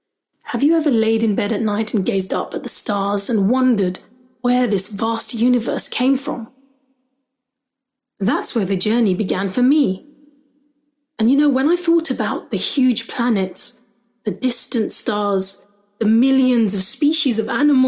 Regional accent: London, United Kingdom; I'm a journalist and I'm a Londoner.

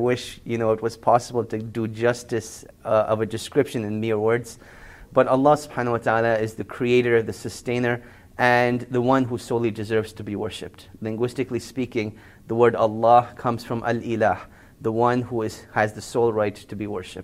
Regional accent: Montreal, Quebec, Canada; born there; I was born in Montreal, Canada. And growing up, you know, alhamdulillah, I had a passion for the religion. So eventually, I went overseas and learned Arabic at the Islamic University of Medina and further pursued a bachelor's in Sharia.

